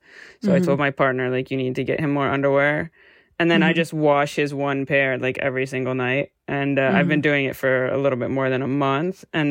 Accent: United States; because I'm American, I'm highly educated, I'm extremely organized.

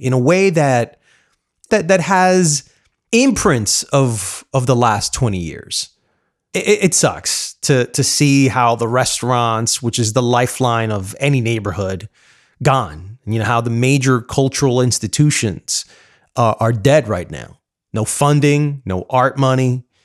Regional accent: New York City, New York, United States; as you guys know, I'm a New Yorker.

